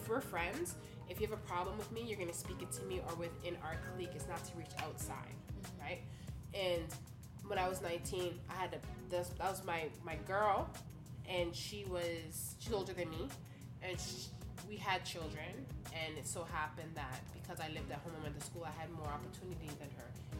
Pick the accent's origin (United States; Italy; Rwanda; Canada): Canada; Toronto, Ontario; I grew up in Rexdale, and to me, that's where I formed all my genuine friendships.